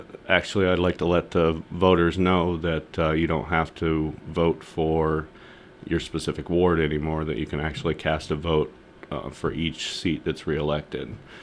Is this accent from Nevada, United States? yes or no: no; Arizona, United States; moved away; also born or lived in Iowa / Washington; I'm originally from Arizona. I moved to Iowa in 2000. I've lived in Washington for about 10 years now.